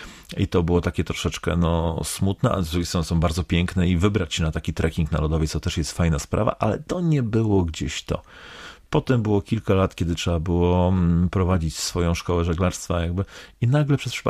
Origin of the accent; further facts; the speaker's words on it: Tczew, Pomeranian Voivodeship, Poland; Pochodzę z Tczewa, mieszkam tam całe swoje życie, jakby wychowałem się nad Wisłą